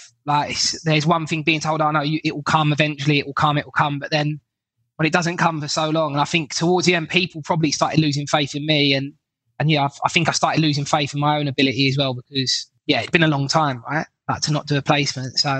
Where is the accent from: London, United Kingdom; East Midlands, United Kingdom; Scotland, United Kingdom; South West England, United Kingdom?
London, United Kingdom; Croydon; now in Miami, United States; I grew up in South London, in Croydon. Very affluent part in Croydon. It's really nice over there.